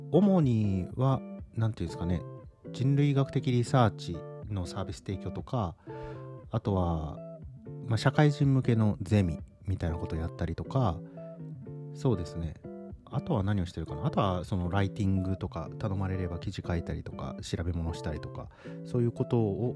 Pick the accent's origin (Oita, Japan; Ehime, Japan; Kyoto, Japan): Oita, Japan; 僕は、大分県出身なんですけれども、はい、大分県で高校を卒業した後、九州大学に入りまして、